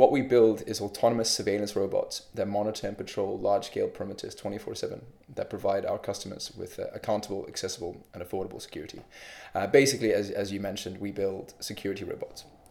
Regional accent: Zambia; English is a second language; moved away as an adult; also born or lived in Zimbabwe; now in United Kingdom; I'm originally from Zimbabwe. I grew up in Zambia, and then I came across the UK when I graduated from school to study mechanical engineering.

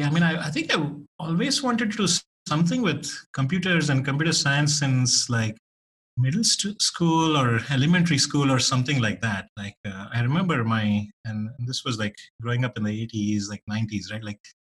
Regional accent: Bangalore, Karnataka, India; yeah, and it was even rarer when I grew up in India in Bangalore.

